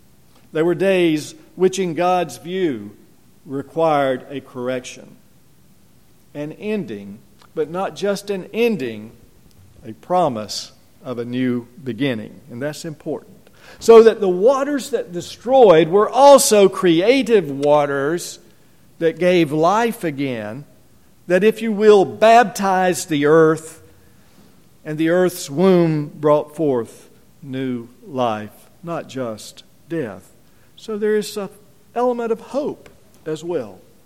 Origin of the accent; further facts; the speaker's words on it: North Carolina, United States; in the little town of Hudson, near where I grew up in Caldwell County.